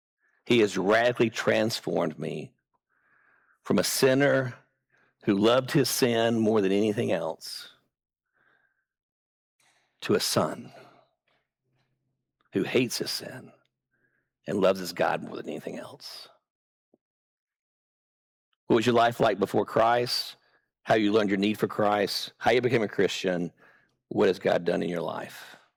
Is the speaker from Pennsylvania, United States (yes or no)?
no; Decatur, Alabama, United States; For me, I grew up in Decatur, Alabama, with a Jewish mom and a lost dad.